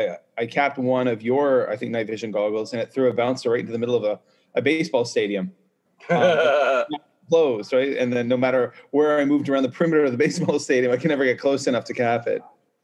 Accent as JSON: {"language": "English", "country": "Canada", "said": "I'm a Canadian, and the numbers of COVID are going through the roof in Canada"}